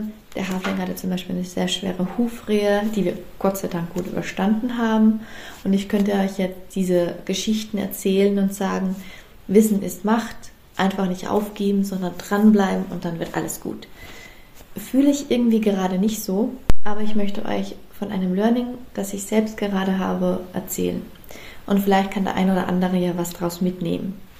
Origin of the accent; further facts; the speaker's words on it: Austria; Und ich komme aus Österreich.